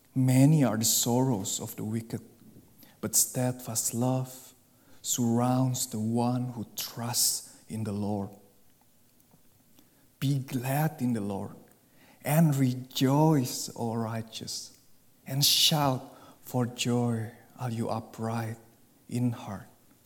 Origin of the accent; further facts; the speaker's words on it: Indonesia; Folks, you know that I grew up in Indonesia, and I know exactly what real poverty means.